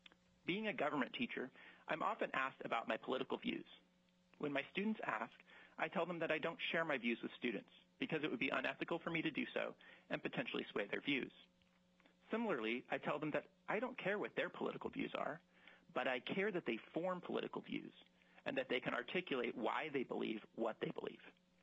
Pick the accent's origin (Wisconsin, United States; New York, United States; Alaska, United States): Alaska, United States; Anchorage; I was born and raised in Anchorage, where I attended public schools and ultimately graduated from A.J. Diamond High School.